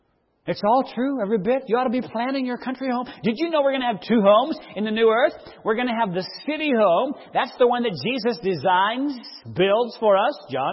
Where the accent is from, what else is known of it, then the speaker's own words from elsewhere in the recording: Colorado, United States; I come from Colorado.